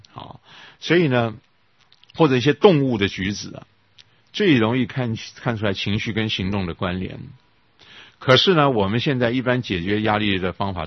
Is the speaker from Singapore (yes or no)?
no; Taiwan; 我们台湾也是文化大革命哈